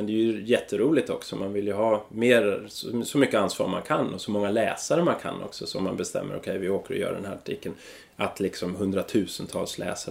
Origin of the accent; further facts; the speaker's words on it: Sweden; also born or lived in United States; de bodde i USA, jag är född i USA, även om jag flyttade hem när jag var 3 år gammal